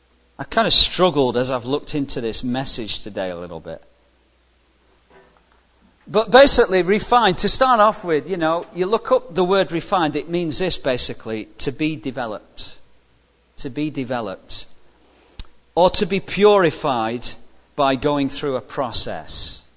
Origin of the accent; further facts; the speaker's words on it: England, United Kingdom; I remember when I grew up in England, one of the first jobs I had, I was like 13.